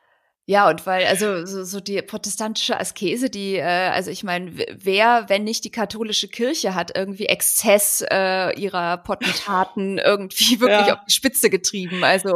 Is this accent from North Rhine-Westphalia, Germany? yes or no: yes; Cologne, North Rhine-Westphalia, Germany; ich komme ja aus Köln